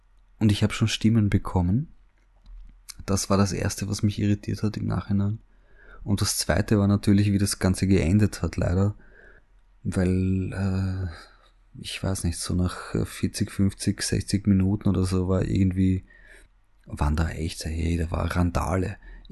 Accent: Vienna, Austria; wenn man nachverfolgt als Wiener selber, ja, wo die bei dem Dreh waren, an welchen Spots

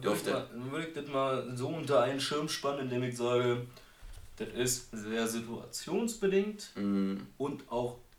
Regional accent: Marienfelde, Berlin, Germany; ich bin nicht von hier, Großer, ich bin aus Marienfelder

